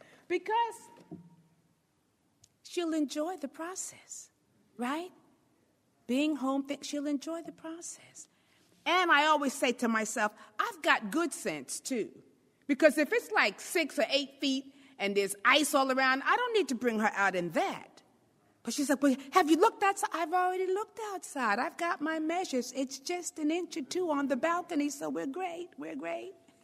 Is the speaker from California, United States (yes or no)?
no; New York, United States; You know, I'm a New Yorker